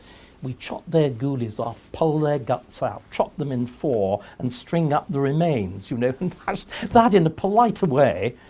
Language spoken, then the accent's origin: English; Kendal, North West England, United Kingdom; I was inoculated against this growing up in Kendal. My parents, although they were working class, were members of one of these extraordinary religious sects. They were Quaker.